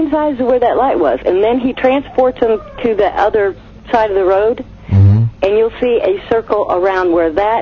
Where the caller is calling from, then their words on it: Tennessee, United States; from Tennessee